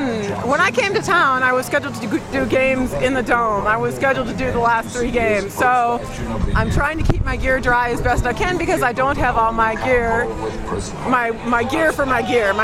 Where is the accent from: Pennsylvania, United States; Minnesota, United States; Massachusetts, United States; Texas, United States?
Minnesota, United States; Bemidji; I grew up in Bemidji.